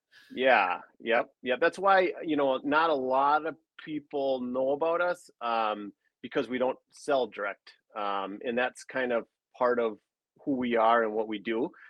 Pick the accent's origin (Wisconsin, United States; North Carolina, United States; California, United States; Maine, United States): Wisconsin, United States; Rhinelander; I'm from, I mean, maybe based on my accent, I'm from Rylander, so northern Wisconsin.